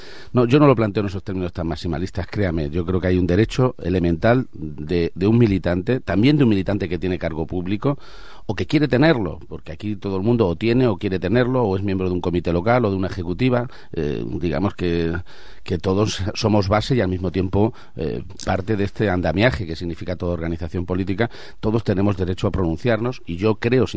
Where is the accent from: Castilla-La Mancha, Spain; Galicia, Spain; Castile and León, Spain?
Castilla-La Mancha, Spain; Albacete; ya he estado incluso en mi tierra, en Castilla-La Mancha, en Albacete